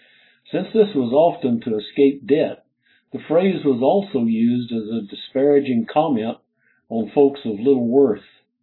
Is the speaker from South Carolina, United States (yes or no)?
yes; Cameron, South Carolina, United States; moved away as an adult; also born or lived in Orangeburg; now in Texas, United States; I was born in Orangeburg. I grew up in Cameron. I graduated from Clemson. I married my Orangeburg sweetheart. And in 1965, we were gone to Texas.